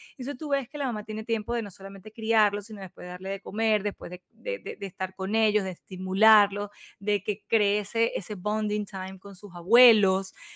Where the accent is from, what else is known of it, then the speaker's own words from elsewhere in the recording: Caracas, Capital District, Venezuela; bueno, yo soy de Caracas.